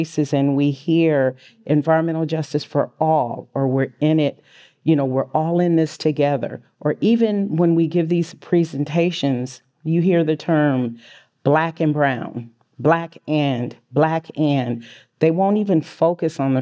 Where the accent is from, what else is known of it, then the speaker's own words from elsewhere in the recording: San Francisco, California, United States; Well, fortunately, I grew up in San Francisco.